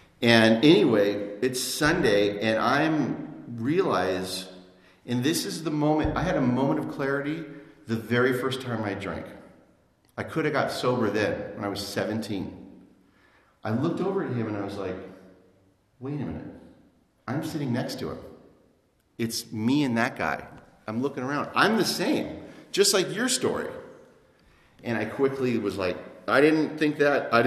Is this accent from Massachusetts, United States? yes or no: no; Santa Monica, California, United States; I grew up in Santa Monica.